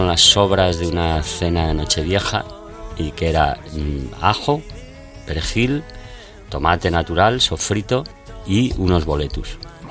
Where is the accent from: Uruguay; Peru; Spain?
Spain; que es una cosa que nos define mucho como españoles, macho.